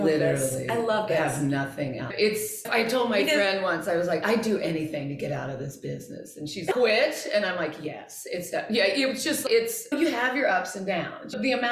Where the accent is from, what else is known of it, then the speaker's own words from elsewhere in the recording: Kansas City, United States; but I was from Kansas City, so it was like, wow.